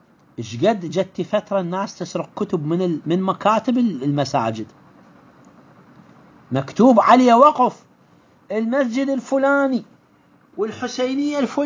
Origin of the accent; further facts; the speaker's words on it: Iraq; عندنا في العراق